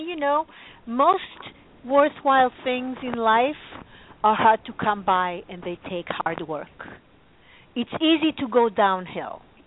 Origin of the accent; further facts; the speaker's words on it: Israel; I'm born and raised in Israel, and then I married. My husband is Hispanic, so